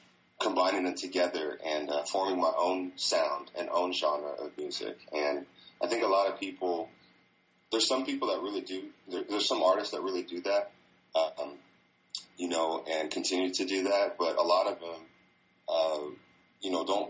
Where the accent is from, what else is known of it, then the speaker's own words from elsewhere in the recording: California, United States; But myself, you know, growing up in the Bay Area and whatnot and being exposed to so many different styles of music at a young age